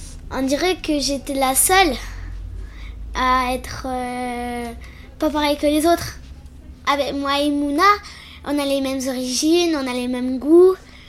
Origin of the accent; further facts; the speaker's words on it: Morocco; on est combien de Marocains